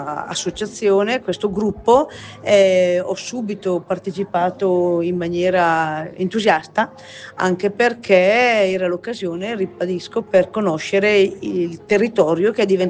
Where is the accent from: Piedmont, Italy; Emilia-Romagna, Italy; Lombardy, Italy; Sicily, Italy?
Lombardy, Italy; Colle Beato; le mie origini sono di Colle Beato